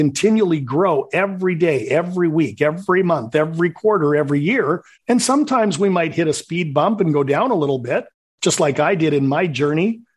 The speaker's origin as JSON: {"language": "English", "country": "Canada", "tie": "born or raised there", "said": "growing up in Canada"}